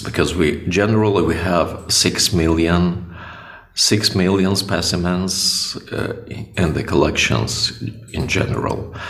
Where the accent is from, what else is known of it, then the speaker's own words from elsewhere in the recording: Kyiv, Ukraine; I'm from Kyiv.